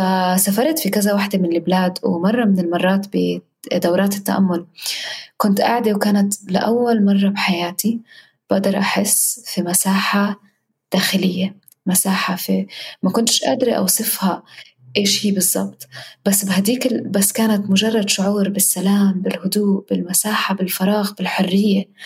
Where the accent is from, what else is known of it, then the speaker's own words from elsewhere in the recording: Palestine; وكوني أنا فلسطينية.